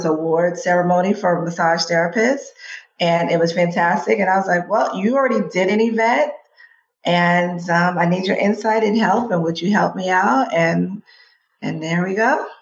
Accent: New York City, New York, United States; now in Phoenix, United States; I currently live in Phoenix, Arizona, born and raised in the Bronx, New York, and I am a certified athletic trainer.

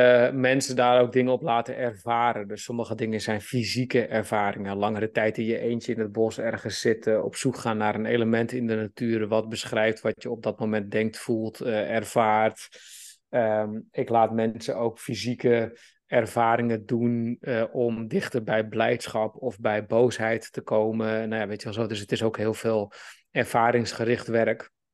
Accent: North Holland, Netherlands; born there; Omdat ik ben geboren in de buurt van Amsterdam, dus maar mijn roots

